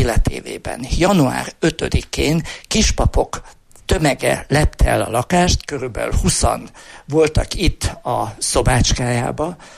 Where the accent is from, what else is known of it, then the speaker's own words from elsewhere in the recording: Berehove, Zakarpattia Oblast, Ukraine; jómagam Beregszászi vagyok